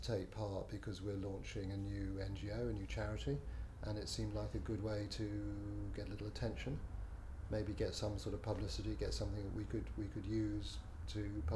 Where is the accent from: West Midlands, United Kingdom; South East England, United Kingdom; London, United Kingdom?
London, United Kingdom; I'm 56 years old and I'm from Tufnell Park in North London.